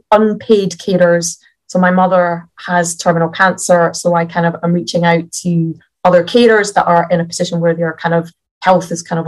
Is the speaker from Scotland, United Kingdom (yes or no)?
yes; Scotland, United Kingdom; I'm from Scotland, so I've got a funny accent.